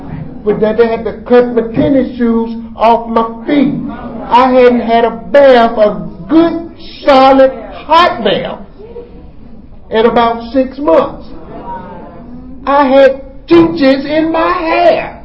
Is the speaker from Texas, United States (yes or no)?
no; Raleigh, North Carolina, United States; moved away as an adult; And I left my hometown, someplace where and we always talk about the inside change. I left Raleigh far enough that if I really wanted to get back, I could have got on the highway and walked.